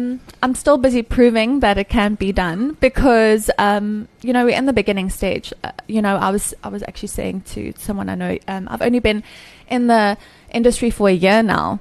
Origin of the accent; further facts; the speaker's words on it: Durbanville, Western Cape, South Africa; also born or lived in Johannesburg; I grew up in Durbanville, a small town, well, not so small anymore, in Cape Town. And then we moved to Joburg